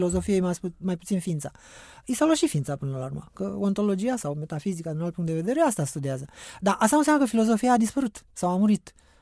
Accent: Romania; mici, modeste, așa cum sunt ale noastre din România, care nu suntem buricul pământului în niciun caz în domeniul filozofiei

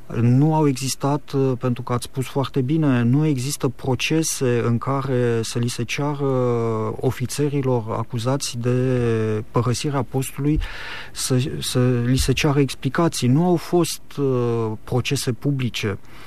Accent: Romania; ca români până la urmă

